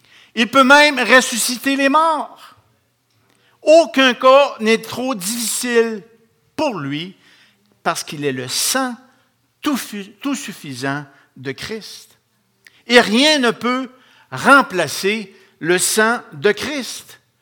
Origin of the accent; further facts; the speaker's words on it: Rimouski, Quebec, Canada; Moi, je viens de Rimouski, je suis un des anciens là-bas.